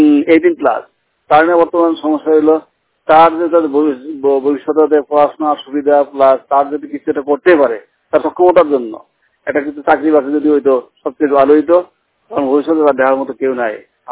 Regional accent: Agartala, Tripura, India; আমার বাড়ি হলো চৌরঙ্গিপাড়া, এর আগরতলা চৌরঙ্গিপাড়া, এডিনগর।

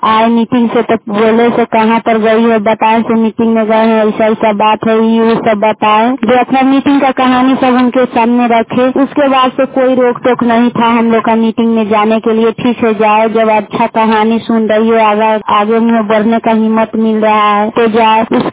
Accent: Sakri, Bihar, India; सकरी पंचायत के रहने वाली हूँ। जिला मुजफ्फरपुर थाना करजा तो सकरी तक वही भाया पता ही ब्लॉक मरण के रहने वाली हूँ।

